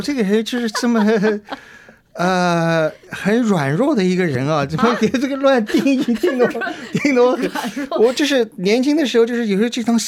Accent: China; 我们中国人

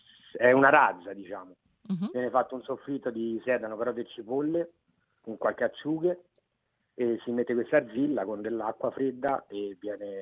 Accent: Rome, Lazio, Italy; Io vengo da Roma.

